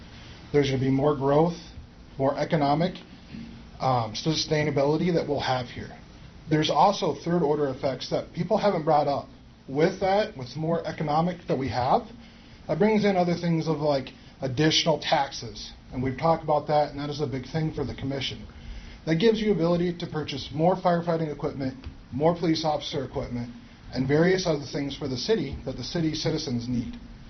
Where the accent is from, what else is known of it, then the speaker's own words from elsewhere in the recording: Sioux City, Iowa, United States; I come from Sioux City, Iowa. Lived here most of my life. I was living in Sergeant Bluff up until recently.